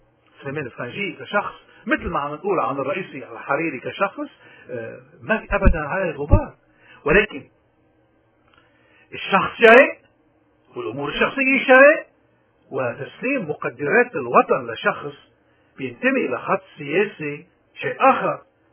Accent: Lebanon; ورأينا نحن كلبنانيين مفروض يحترم، لانه اللبناني اذا في شيء بيميزه بالمنطقة هو حرية رأيه. ونحن لبناني، نحن منح لبنان

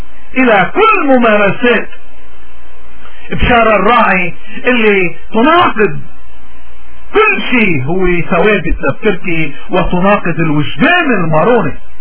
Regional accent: Lebanon; نحن من واجبنا كلبنانيين انه ما نكون مثل هداكي اللي اخذ وزني واخباها

